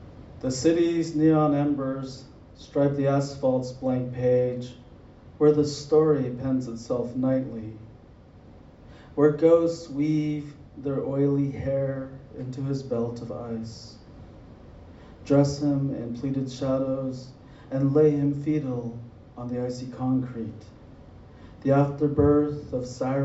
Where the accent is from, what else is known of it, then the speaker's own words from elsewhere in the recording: Arizona, United States; And I'm from the Navajo Reservation in northern Arizona, so I'm pleased to be here.